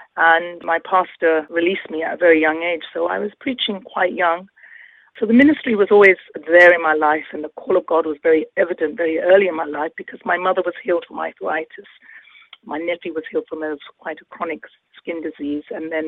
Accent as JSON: {"language": "English", "region": "London", "country": "United Kingdom", "tie": "born or raised there", "said": "I was born and raised in London, and so I'm a Londoner. I lived in London most of all my life, really, of Indian origin. So my parents are from the northwest of India. They're Punjabis."}